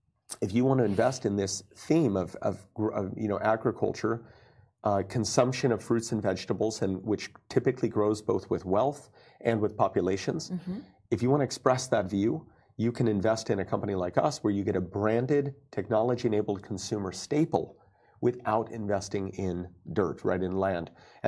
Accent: United States; I'm obviously an American, but I've been on many boards in the United States and in other markets.

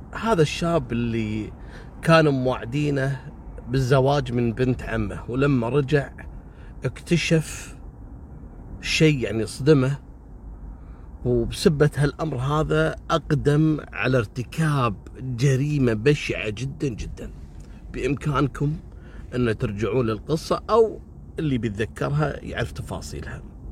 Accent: Kuwait; عندنا في الكويت

